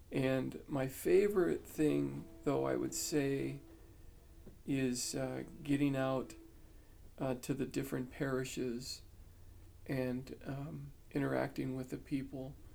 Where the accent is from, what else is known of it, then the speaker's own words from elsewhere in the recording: Chinle, Arizona, United States; moved away; also born or lived in Ganado; well, I was born on the Navajo Reservation. I was born at Sage Memorial in Ganado, and my family lived in Chinle.